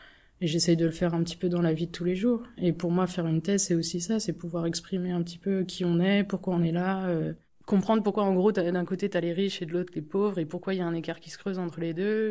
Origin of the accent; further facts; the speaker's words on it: Saint-Nazaire, Pays de la Loire, France; je suis née à Saint-Nazaire, en Loire-Atlantique, que je considère être en Bretagne. Et donc, je suis allée dans une école publique du coin, donc dans un petit patelin, dans un marais de Brière. Enfin, donc voilà, c'était la campagne.